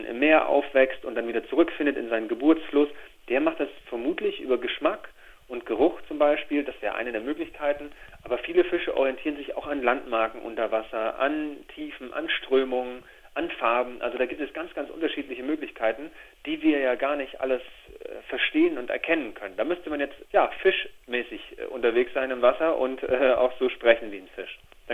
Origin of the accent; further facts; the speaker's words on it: Germany; ich komme ja aus der DDR, wir konnten nicht irgendwo anders hinfahren, wir sind dann immer an die Ostsee gefahren